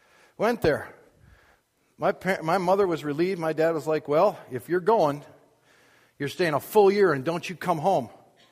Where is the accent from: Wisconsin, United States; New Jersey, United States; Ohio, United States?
Wisconsin, United States; I grew up in Wisconsin.